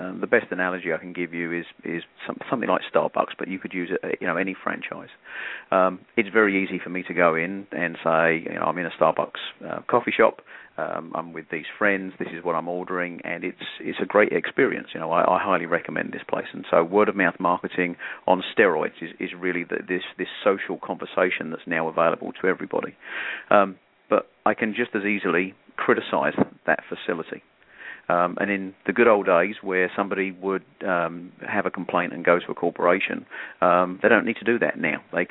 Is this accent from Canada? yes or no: no; England, United Kingdom; now in United States; I'm originally from just outside London, England. I've been in the US since the mid-90s. I got here about 94.